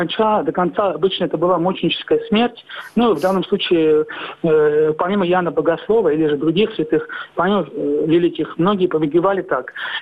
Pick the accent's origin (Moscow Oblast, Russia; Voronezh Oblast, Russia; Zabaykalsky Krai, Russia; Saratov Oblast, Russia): Voronezh Oblast, Russia; Voronezh; я сам из Воронежа, да.